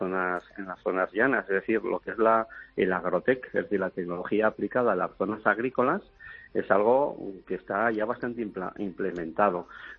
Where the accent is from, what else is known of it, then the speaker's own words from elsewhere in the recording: Aragon, Spain; first language Benasquese Aragonese; nuestra lengua materna, que es el patués o benasqués, que es la variedad idiomática del aragonés que hablamos en el Valle de Benasque.